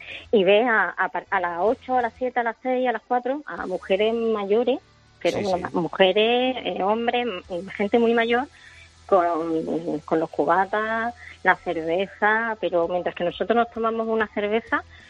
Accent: Ceuta, Spain; Además, yo vengo de Ceuta, yo nací en Ceuta.

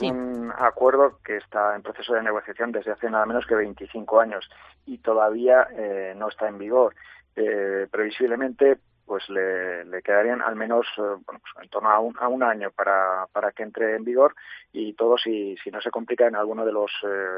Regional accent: Castile and León, Spain; En sentido contrario, pues, como castellano-leoneses también

